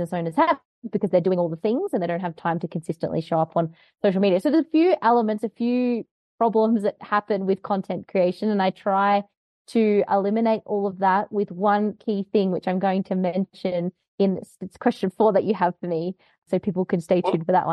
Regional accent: Australia; now in Bogota, Colombia; I am Australian, but I'm currently not in Australia at the moment. I'm dialing in from Bogota in Colombia. So that's where I'm currently hanging out in Colombia for the next few months.

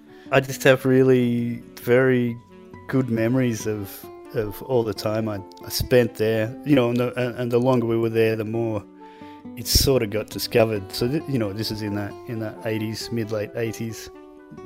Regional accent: Warrandyte, Victoria, Australia; I grew up in Warrandyte, and there was this little quite secret swimming hole

